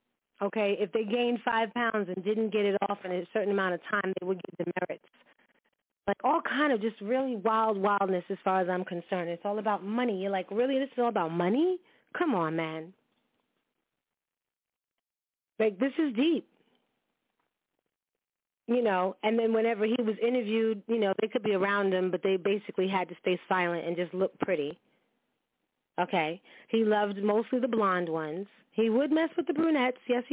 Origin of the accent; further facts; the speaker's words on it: Jamaica; because, you know, I'm Jamaican and Dominican.